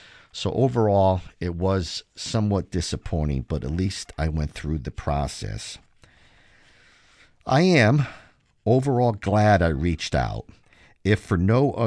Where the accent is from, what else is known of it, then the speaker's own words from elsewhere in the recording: Illinois, United States; born there; I knew I was born in Cook County, so I sent an information request to the state of Illinois.